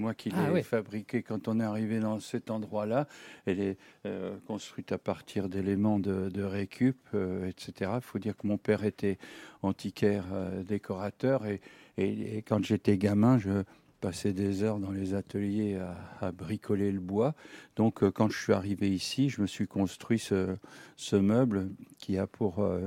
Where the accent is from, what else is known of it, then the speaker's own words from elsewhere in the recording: Nancy, Grand Est, France; Je suis originaire de Nancy, mais je n'ai jamais habité dans cette maison